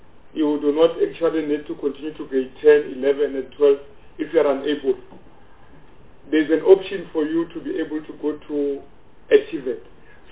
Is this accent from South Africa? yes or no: yes; Limpopo, South Africa; So, I'm also from Limpopo.